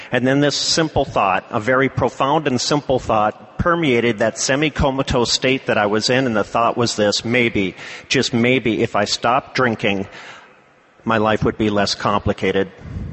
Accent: St. Cloud, Minnesota, United States; It's the summer of 1978, and I'm partying at a place in St. Cloud, Minnesota, my hometown.

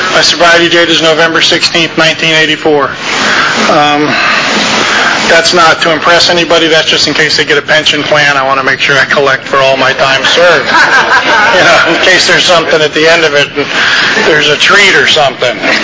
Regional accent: Fort Pierce, Florida, United States; born there; You know, I was born in Fort Pierce, Florida, 1955.

